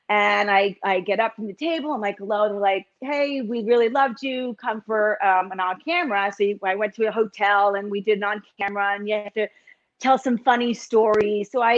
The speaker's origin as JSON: {"language": "English", "region": "New Jersey", "country": "United States", "said": "And you know, I was the Jersey girl. I was there, you know, my accent, this, that."}